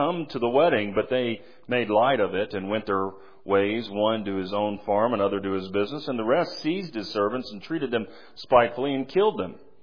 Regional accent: Nashville, Tennessee, United States; I'm from Nashville, Tennessee, and I'm not one of those fancy songwriters, so I'm just not that clever.

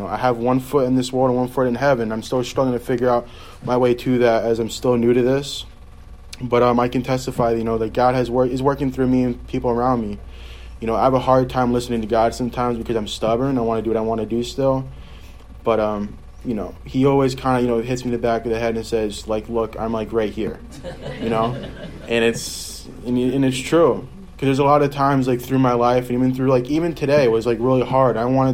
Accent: New York, United States; also born or lived in Fort Myers, Florida; I'm 18 years old. I was born in Fort Myers. I moved over to New York, where I was raised for 10 years, and moved down to here.

